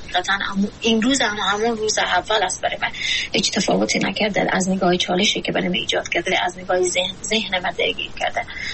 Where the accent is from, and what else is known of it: Afghanistan